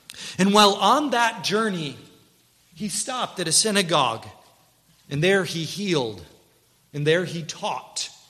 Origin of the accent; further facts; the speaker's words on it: New York, United States; Growing up in New York, I heard about pizza from the folks who were around me the same way some people heard about the boogeyman.